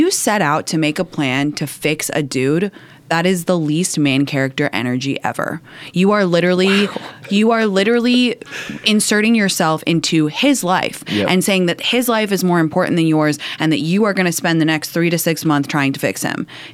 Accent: England, United Kingdom; I'm from England originally.

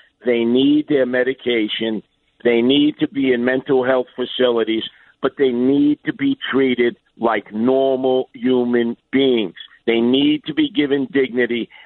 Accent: Brooklyn, New York, United States; Where am I from? Brooklyn. It's off the L&B Spumoni.

